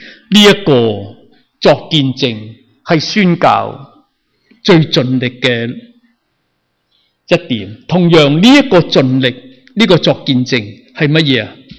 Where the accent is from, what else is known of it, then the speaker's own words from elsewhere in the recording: China; now in United States; 我相信我们坐这树没有一个人以我们中国人为耻的